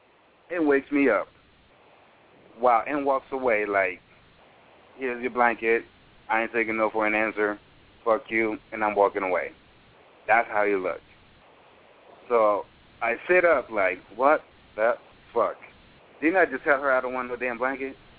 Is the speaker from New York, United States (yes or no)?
yes; New York, United States; Mind you, I'm from New York.